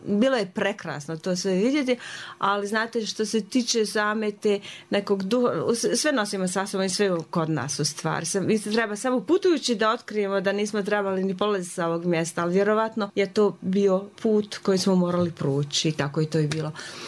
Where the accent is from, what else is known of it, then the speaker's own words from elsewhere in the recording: Banja Luka, Republika Srpska, Bosnia & Herzegovina; moved away as an adult; Rođena sam u Banja Luci, tu sam išla u školu i u neko vrijeme, šta jedan sa 25-6 godina, sam se odlučila da odem u Grčku, odnosno u Izrael da odem, da radim u kibucima.